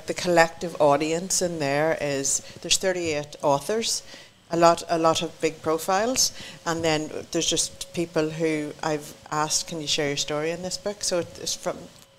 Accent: Ireland; I am Irish. This is what we do.

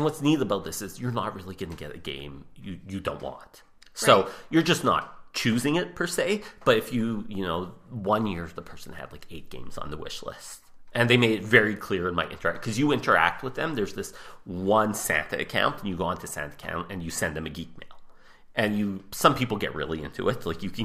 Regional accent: Quebec, Canada; "Oh, you're from France. I'm from Quebec."

